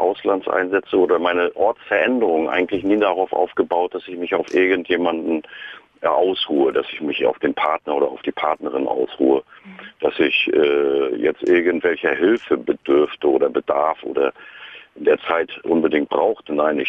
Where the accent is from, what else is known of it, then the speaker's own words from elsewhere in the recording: Northern Germany, Germany; Ich komme aus dem Norden und die Leute sind natürlich auch schon ein bisschen ganz anders gebaut.